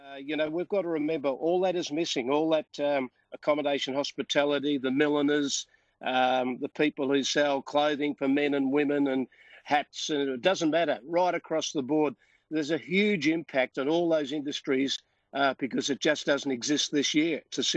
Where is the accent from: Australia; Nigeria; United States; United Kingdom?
Australia; being an Australian